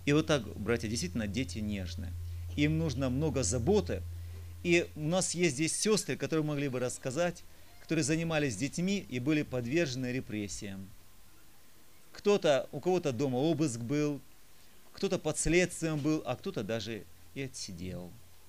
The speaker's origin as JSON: {"language": "Russian", "town": "Kizlyar", "region": "Dagestan", "country": "Russia", "said": "я не представился, я из Кизляра"}